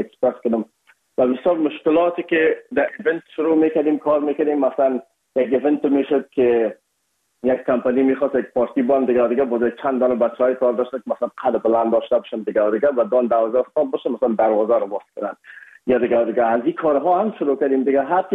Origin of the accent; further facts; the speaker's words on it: Afghanistan; ما از افغانستان هستیم یکمه که لحجی و فرق داشت